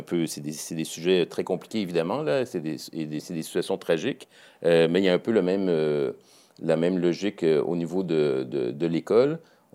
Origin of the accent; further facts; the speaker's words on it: Quebec, Canada; Comme je suis Québécois